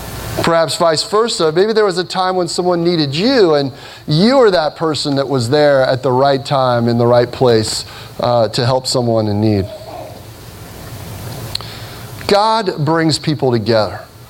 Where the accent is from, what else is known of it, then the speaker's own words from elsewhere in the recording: Cincinnati, Ohio, United States; there was a time when I grew up in Cincinnati, Ohio, and I was on a boat, a little ski boat on the Ohio River.